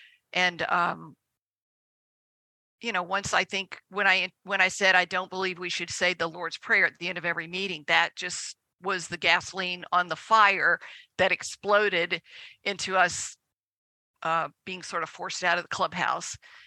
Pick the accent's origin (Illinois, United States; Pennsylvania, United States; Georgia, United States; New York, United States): Georgia, United States; Savannah; I'm from Savannah, Georgia.